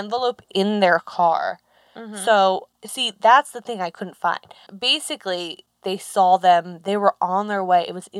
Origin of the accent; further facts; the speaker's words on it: New Jersey, United States; I told someone I was from New Jersey at the store, like, I don't know, like, a few days ago